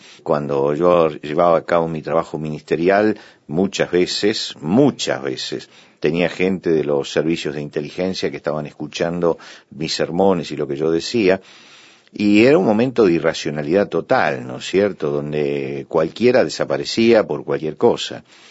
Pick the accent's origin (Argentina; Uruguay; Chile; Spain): Argentina; vos sabés que yo soy argentino